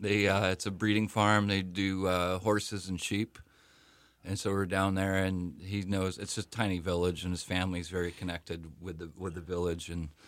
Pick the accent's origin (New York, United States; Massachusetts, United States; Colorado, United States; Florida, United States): Colorado, United States; also born or lived in Southern California; now in Davis, United States; No, I'm originally from Colorado, and then my mom moved to Southern California.